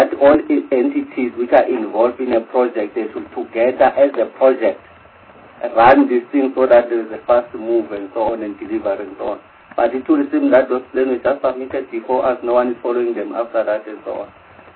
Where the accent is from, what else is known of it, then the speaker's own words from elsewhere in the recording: Mpumalanga, South Africa; English is a second language; because I'm from Mpumalanga.